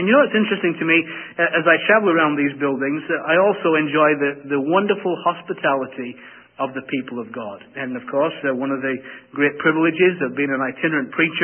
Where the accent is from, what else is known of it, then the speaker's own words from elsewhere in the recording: England, United Kingdom; maybe because I'm an Englishman